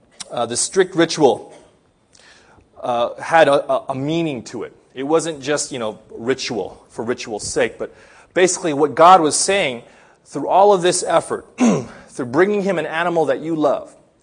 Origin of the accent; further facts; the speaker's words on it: Philippines; I went to the Philippines, to my hometown, and we went to the countryside